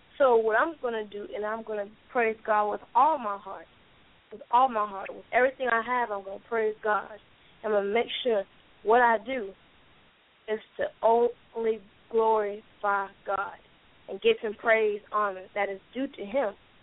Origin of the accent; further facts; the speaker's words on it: Jacksonville, Florida, United States; I am 12 years old, and I'm from Jacksonville, Florida.